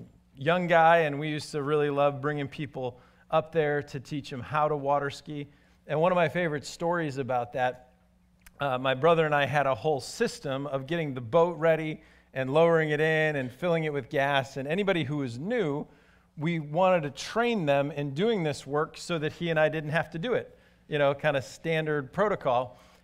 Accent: Chicago, Illinois, United States; also born or lived in Wisconsin, United States; I think most of you know I'm from Chicago. And if you get to know me, you'll know I actually spent more time in my childhood and young adulthood, more time in southeast Wisconsin than I did in the city of Chicago.

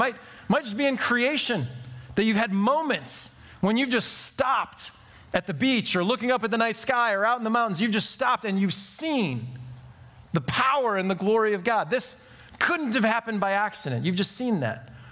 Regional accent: Chicago, Illinois, United States; We had a group of them in the church I grew up at in Chicago

